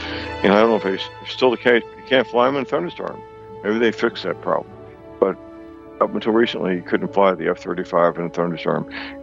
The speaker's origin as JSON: {"language": "English", "town": "St. Louis", "region": "Missouri", "country": "United States", "tie": "born or raised there", "said": "The F-15 is one I'm most familiar with because I live in my hometown of St. Louis."}